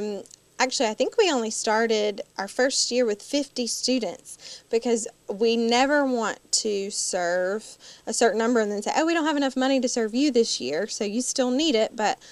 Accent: Abbeville, United States; accent: Abbeville; I wanted to be a reporter, which I was told would never happen with my Abbeville accent.

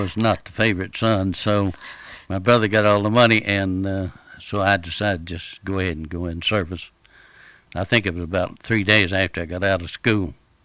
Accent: Kentucky, United States; I'm originally from the eastern part of Kentucky.

